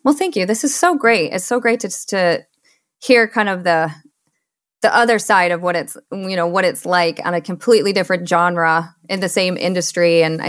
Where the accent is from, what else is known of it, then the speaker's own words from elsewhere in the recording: Michigan, United States; now in Seattle, United States; So I was born and raised in Michigan, met my husband, and he was like, I'm moving to the Pacific Northwest. And I was like, okay, well, I guess I'll go. So we moved to Seattle